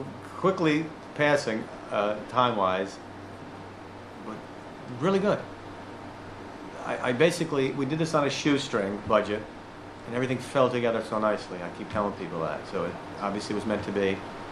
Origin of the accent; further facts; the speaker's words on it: Poughkeepsie, New York, United States; moved away as an adult; now in Round Top, United States; I moved to Round Top in 1986. At 23 years of age, I was originally from Dutchess County, in the town of Poughkeepsie